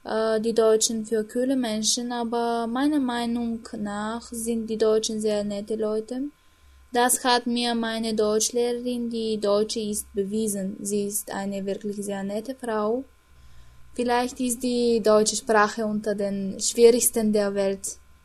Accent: Bulgaria; German is a second language; und bin aus Bulgarien.

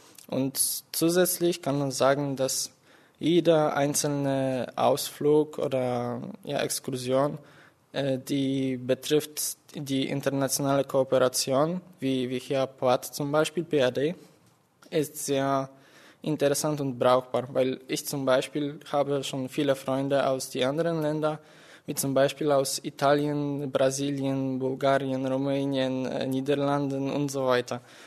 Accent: Poland; German is a second language; stamme aus Polen. Ich bin 1997 geboren. Ich lerne Deutsch

